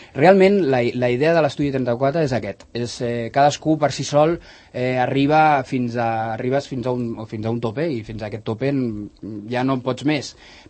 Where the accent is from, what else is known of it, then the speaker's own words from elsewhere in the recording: Sant Cugat, Catalonia, Spain; tots som de Sant Cugat i evidentment som del poble de tota la vida, tothom ens coneix.